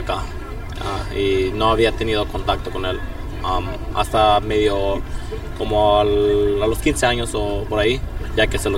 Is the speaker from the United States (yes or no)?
yes; Canoga Park, California, United States; born there; Nací aquí en los Estados Unidos, en Canoga Park